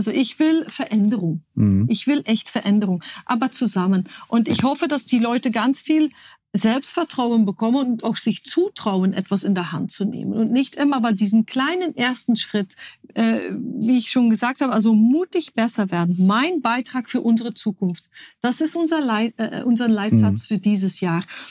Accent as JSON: {"language": "German", "country": "Belgium", "lives_now": "Germany", "said": "Und ich kann da jetzt drüber urteilen, als Belgierin."}